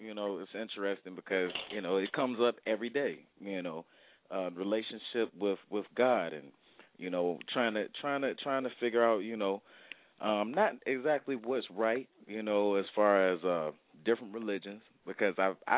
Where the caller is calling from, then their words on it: Virginia Beach, Virginia, United States; I'm calling from Virginia Beach this evening.